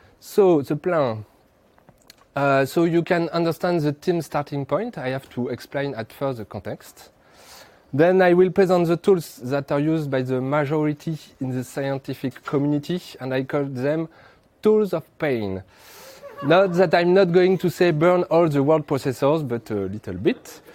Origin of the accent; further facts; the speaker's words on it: France; English is a second language; now in Montreal, Canada; I'm 36 and I'm from Montreal, but I'm French. You have already figured it with my beautiful accent.